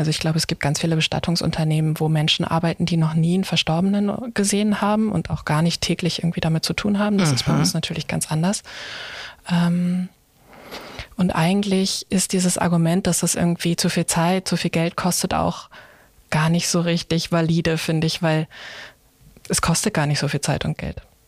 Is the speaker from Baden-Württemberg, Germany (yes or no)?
no; Lower Saxony, Germany; ich komme aus Ostfriesland